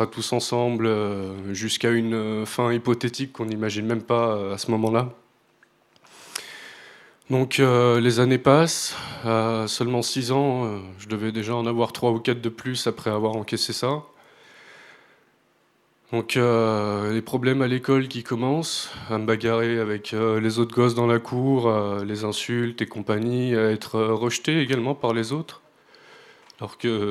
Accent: Chambéry, Auvergne-Rhône-Alpes, France; moi là-bas je viens de Chambéry, donc l'une des meilleures villes du monde.

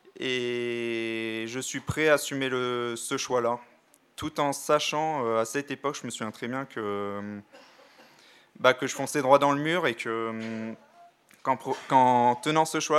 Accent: Paris, Île-de-France, France; j'ai 28 ans, j'ai grandi à Paris avec mes parents, mon frère et ma sœur.

